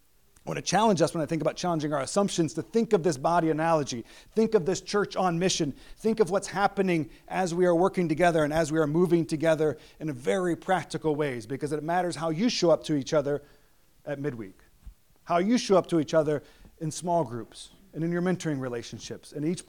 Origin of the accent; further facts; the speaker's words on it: Princeville, Illinois, United States; where I grew up in Princeville, Illinois, where the gospel came to me